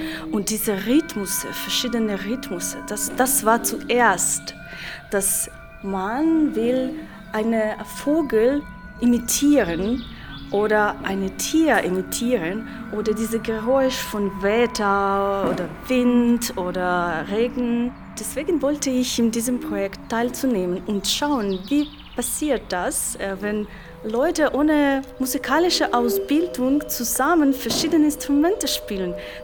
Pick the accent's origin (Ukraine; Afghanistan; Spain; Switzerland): Ukraine; German is a second language; now in Munich, Germany; Ich komme aus der Ukraine und wohne in München schon 2,5 Jahren.